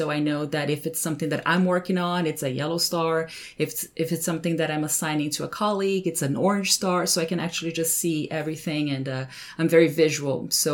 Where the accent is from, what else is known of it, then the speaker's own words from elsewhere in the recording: Brazil; born there; English is a second language; Yes, so I was born in Brazil, 1980